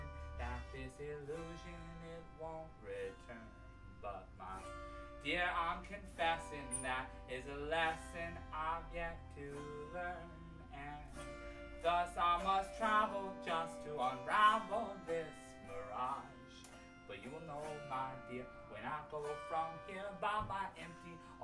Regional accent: Olympia, Washington, United States; I'm from Olympia, Washington, most recently.

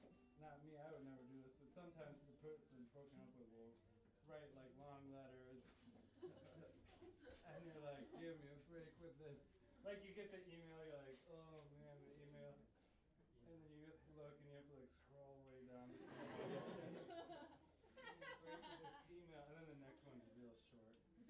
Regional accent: Michigan, United States; I'm from Michigan. This is like what we think California's like.

